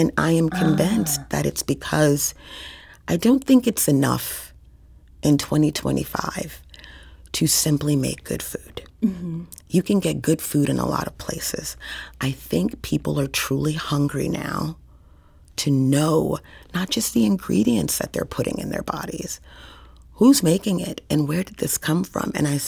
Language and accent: English; New Orleans, Louisiana, United States; now in Midwest, United States; And so I grew up in New Orleans eating sweet potato pone. I assumed that everybody was eating sweet potato pone. And I moved to the Midwest